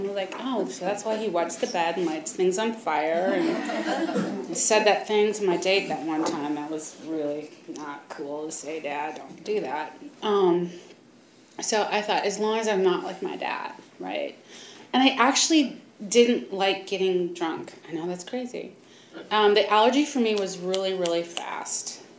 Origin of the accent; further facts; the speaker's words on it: Wisconsin, United States; also born or lived in Stanford, California; now in California, United States; I was raised in Wisconsin, although I was born down at Stanford, so I'm a California native, and I did eventually come back here.